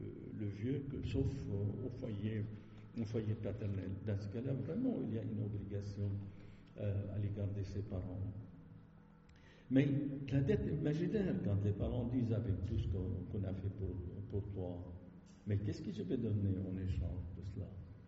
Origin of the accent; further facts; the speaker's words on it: Lebanon; first language ar; French is a second language; now in France; Si je suis né au Liban, j'ai commencé l'école au Liban, et si je comptais en arabe, même après 50 ans en France